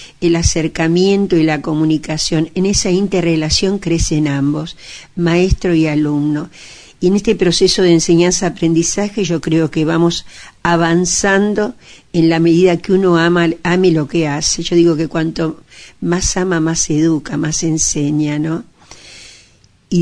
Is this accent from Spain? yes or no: no; San Miguel, Argentina; mis abuelos llegaron de Italia, fueron uno de los fundadores de Alta Italia. Yo nací en Embajador Martínez, a los 3 meses ya llegué a San Miguel. Este es mi pueblo, esta es mi casa.